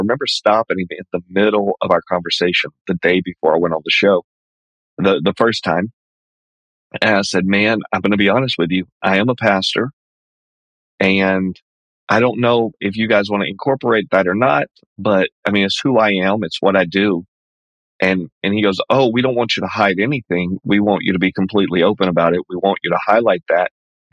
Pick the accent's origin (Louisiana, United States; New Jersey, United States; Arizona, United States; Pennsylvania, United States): Louisiana, United States; now in New York, United States; I'm originally from Louisiana, moved to New York back in 2017.